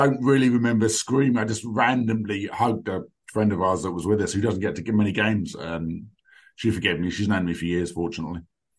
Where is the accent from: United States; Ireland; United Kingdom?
United Kingdom; England; born there; But, yeah, obviously, then second generation Welsh. I am as Welsh as I am English, I suppose, although I was born in England.